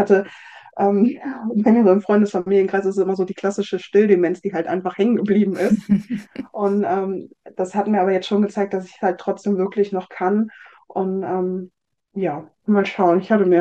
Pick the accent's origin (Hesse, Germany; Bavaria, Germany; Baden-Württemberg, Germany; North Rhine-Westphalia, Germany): North Rhine-Westphalia, Germany; ich komme aus dem Siegerland, das ist jetzt recht industriell geprägt